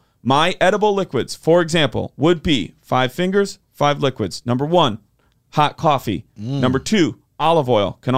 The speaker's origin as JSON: {"language": "English", "town": "Rochelle", "region": "Illinois", "country": "United States", "tie": "born or raised there", "said": "next time we find ourselves near my hometown of Rochelle, Illinois."}